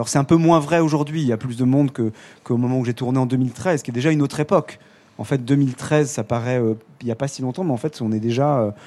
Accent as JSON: {"language": "French", "town": "Ajaccio", "region": "Corsica", "country": "France", "said": "l'endroit d'où je viens en Corse, parce que moi je viens comme Frédéric d'Ajaccio"}